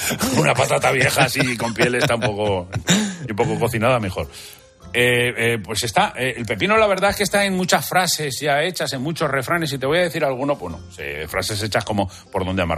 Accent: Zaragoza, Aragon, Spain; Pues el fin de semana me voy a Zaragoza, a mi tierra.

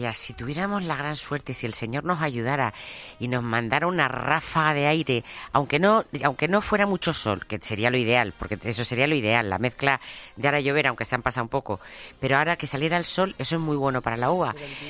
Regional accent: Yecla, Region of Murcia, Spain; yo soy de Yecla, como bien muchos de vosotros sabéis

